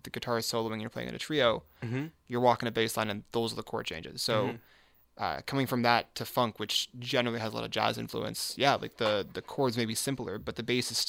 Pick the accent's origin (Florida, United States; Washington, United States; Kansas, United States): Washington, United States; Seattle; so I'm from Seattle originally